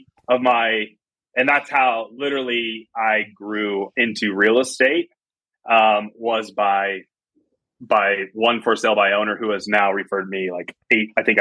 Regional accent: California, United States; I moved out from Northern California out here. You know, if somebody back in from my hometown said, you know … would be selling luxury real estate one day

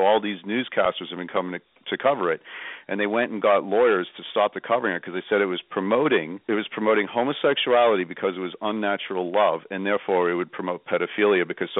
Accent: Ireland; I'm Irish, I interrupt all the time, so Scott pulls me back every now and then

